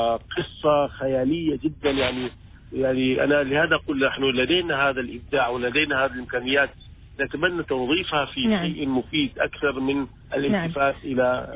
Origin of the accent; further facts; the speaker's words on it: Oman; أنا أرى المغردين العمانيين بهذه الصورة الإيجابية وبهذه الأخلاق التي أيضا تعكس لنا كعمانيين